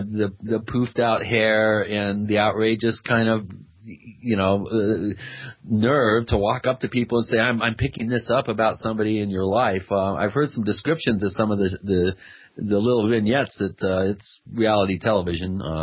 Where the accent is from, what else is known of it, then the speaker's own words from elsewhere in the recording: Long Island, New York, United States; I should say I'm from Long Island. I'm Italian, so I may be partial